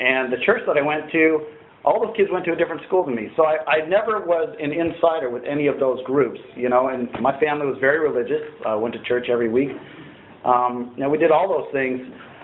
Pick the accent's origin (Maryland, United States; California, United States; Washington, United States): California, United States; Pasadena; born there; So let's see, I was born in Pasadena, California.